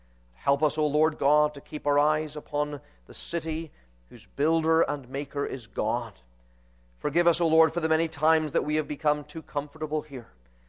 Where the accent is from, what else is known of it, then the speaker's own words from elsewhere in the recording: Northern Ireland, United Kingdom; whenever I get a chance to meet someone from Northern Ireland over here, there's an immediate bond. My accent comes back very quickly, and I speak like I do at home.